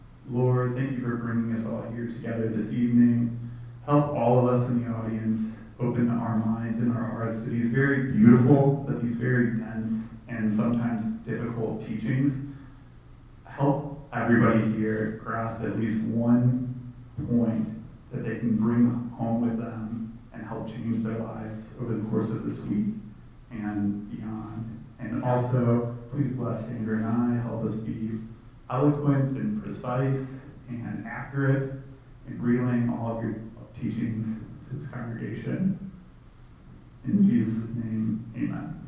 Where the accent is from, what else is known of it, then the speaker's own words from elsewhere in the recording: Chicago, Illinois, United States; So I was born in Chicago, kind of raised in a culturally Catholic family.